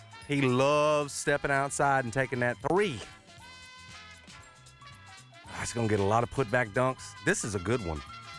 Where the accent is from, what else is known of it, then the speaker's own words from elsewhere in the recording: Raleigh, Tennessee, United States; Raleigh, Tennessee.